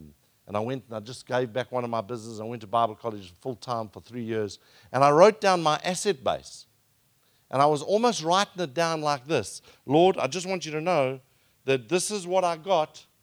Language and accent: English; South Africa; I'm from South Africa, I'm 53